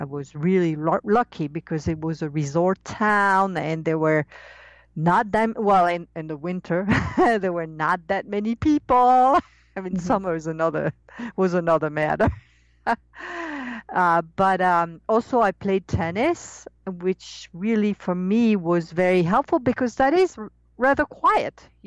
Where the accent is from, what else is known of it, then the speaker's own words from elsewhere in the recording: France; How was it growing up in France, not knowing? Well, it was feeling strange and not knowing why at all.